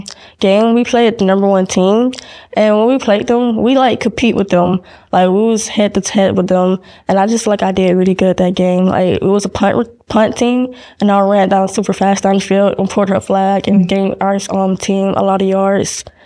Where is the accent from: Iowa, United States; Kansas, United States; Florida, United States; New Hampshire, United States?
Florida, United States; Miami; also born or lived in Georgia; So I'm from Miami, Florida. When I moved up to from Georgia, my sophomore year